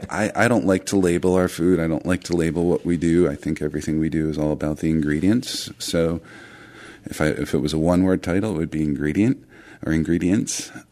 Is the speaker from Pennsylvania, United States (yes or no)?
yes; Philadelphia, Pennsylvania, United States; I'm a Philly boy cooking with Southern ingredients.